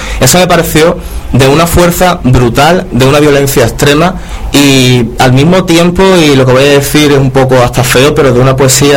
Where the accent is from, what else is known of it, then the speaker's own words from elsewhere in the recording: San Fernando, Andalusia, Spain; yo soy de San Fernando, de Cádiz, estoy muy ligado al mar